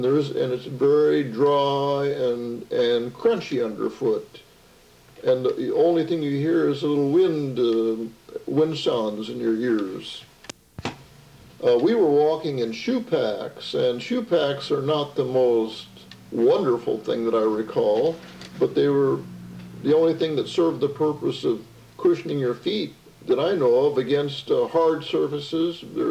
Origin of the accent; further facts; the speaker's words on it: Kansas, United States; born there; And I was born in Kansas, in north central Kansas, and I believe that it seemed like I was getting home.